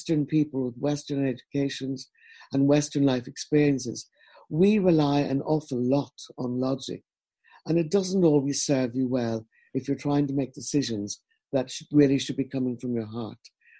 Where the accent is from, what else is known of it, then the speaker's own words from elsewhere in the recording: Ulster, Ireland; Very small place, beautiful in its own way, but that's exactly the place that I grew up in.